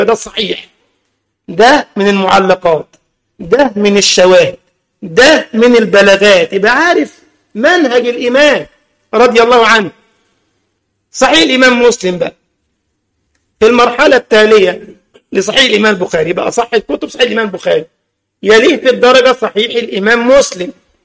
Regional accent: Egypt; انما عندنا في مصر ما فيش الكلام ده

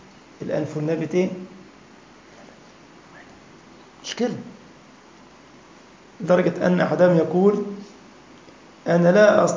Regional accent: Egypt; كان قديما كده في عندنا في مصر حاجة اسمها السرير أبو عمدان

